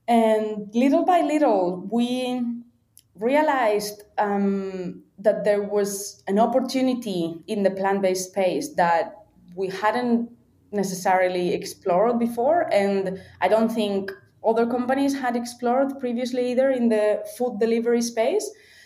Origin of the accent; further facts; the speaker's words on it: Valencia, Valencian Community, Spain; moved away as an adult; now in Australia; I'm from Valencia in Spain, and when I finished uni, I decided to go traveling around Australia, which is a fairly vegan-friendly country. This was in 2014, and I moved to Melbourne in 2015